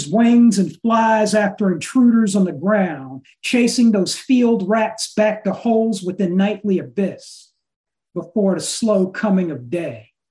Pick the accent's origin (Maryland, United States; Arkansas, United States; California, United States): California, United States; Oakland; from Oakland, California, USA, traditional land of the Ohlone Nation